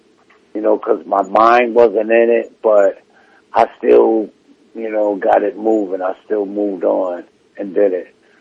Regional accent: New York, United States; So I'm outspoken. I am. I'm a New Yorker. I am outspoken.

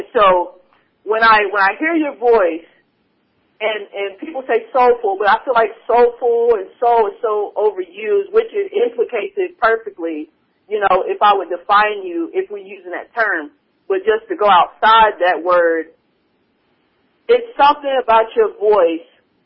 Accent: Oklahoma, United States; I'm from Oklahoma. We talk country.

